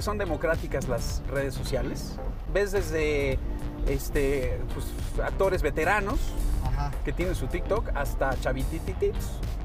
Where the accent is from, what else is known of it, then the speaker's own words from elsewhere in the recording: Yucatán, Mexico; Cabezón, soy yucateco.